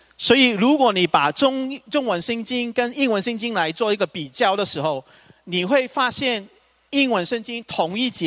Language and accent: Chinese; Guangdong, China; 我们广东人说贫穷，但是贫穷的底下还是有很多东西的